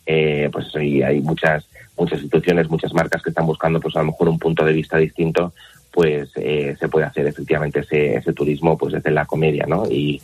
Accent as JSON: {"language": "Spanish", "town": "Valencia", "region": "Valencian Community", "country": "Spain", "said": "yo soy de Valencia, o sea que sí que estuve en Valencia este verano, entonces ahí no hubo gasto, estaba en casa con la familia"}